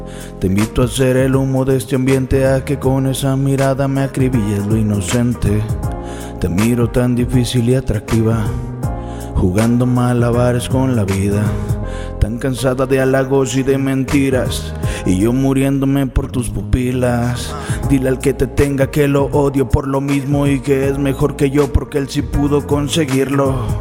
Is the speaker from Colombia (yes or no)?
no; Mexico; Lo que vivimos como mexicanos. Negativo, positivo, es lo que nos conforma como mexas.